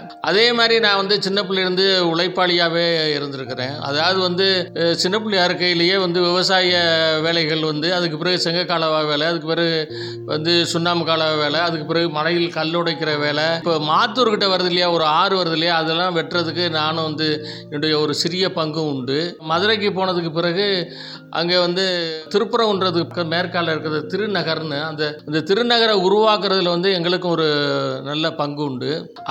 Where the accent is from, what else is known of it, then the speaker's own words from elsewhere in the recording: Sembattur, Tamil Nadu, India; இந்த ஊர் வந்து புதுக்கோட்டைக்கு வடக்கால 8வது மைல் இருக்கிற செம்பாட்டூருங்கிற கிராமத்தில் தான் நான் பிறந்தேன்.